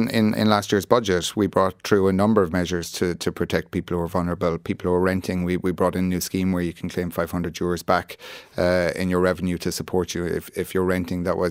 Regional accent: Clonmel, Tipperary, Ireland; I'm from Clonmel in Tipperary, and there's a couple of sites that are perfect for retirement villages.

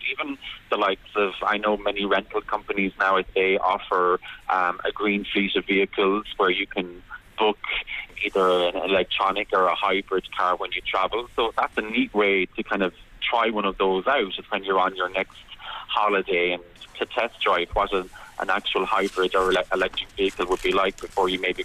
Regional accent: Ireland; But I guess as Irish people, we're a bit more ethically snookered in terms of those decisions

